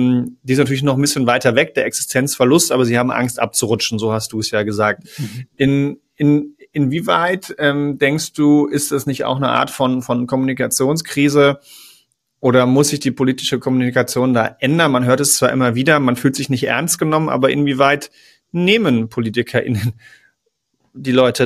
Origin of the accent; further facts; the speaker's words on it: East Germany, Germany; born there; ich bin zum Beispiel im Osten geboren, in der DDR